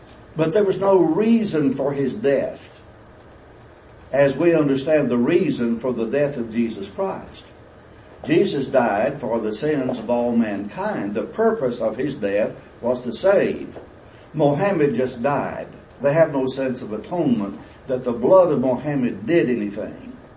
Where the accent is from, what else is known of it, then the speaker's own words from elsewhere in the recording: United States; I'm an American. I'm proud of it.